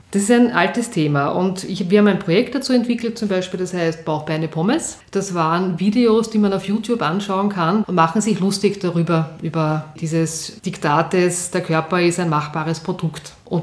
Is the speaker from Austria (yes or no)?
yes; Vienna, Austria; ich bin in Wien aufgewachsen, in Atzgersdorf, und bin jeden Tag mit der Schnellbahn zum Matzensdorfer Platz gefahren, weil dort war meine Schule.